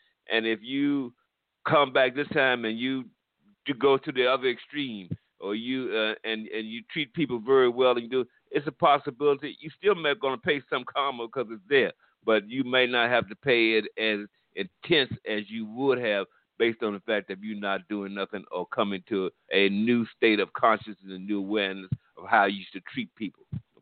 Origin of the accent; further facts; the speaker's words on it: Washington, District of Columbia, United States; I grew up in Washington, D.C., in Northeast Washington, D.C., and at the time that I grew up, it was really rough, guys.